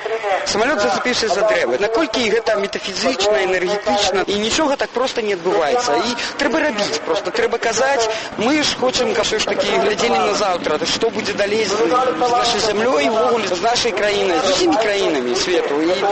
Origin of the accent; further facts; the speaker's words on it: Poland; Russian is a second language; потому что я из Польши, там разбился этот самолет.